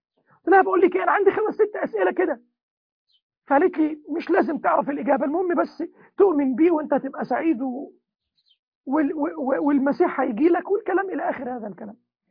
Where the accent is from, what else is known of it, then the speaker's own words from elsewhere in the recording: Egypt; احنا طبعا كمصريين بنحب المحترفين،